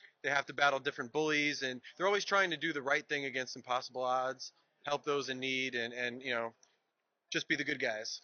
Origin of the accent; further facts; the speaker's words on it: Stratford, Connecticut, United States; also born or lived in Bridgeport; now in Killingworth, United States; We live in Killingworth now, but he was born in New Haven, Hamden. I'm from Stratford. Okay. I was born in Bridgeport.